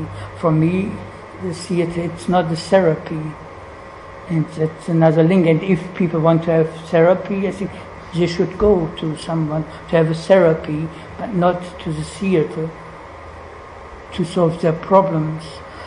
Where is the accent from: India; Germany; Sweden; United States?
Germany; English is a second language; And I come from Germany, and we had also this history